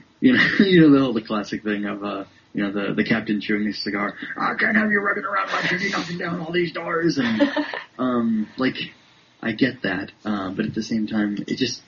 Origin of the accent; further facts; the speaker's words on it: United States; maybe it's because I'm American, too.